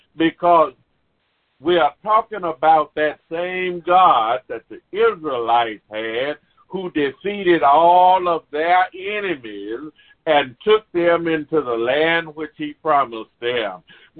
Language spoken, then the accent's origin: English; Mississippi, United States; I grew up in Mississippi, and I said it so many times in sermons that the place where I grew up is still there.